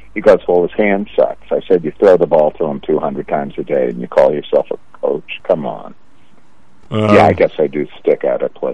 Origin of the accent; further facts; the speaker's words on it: South Bend, Indiana, United States; where when I grew up in South Bend, We had Church League. We had CYO League. We had Park League.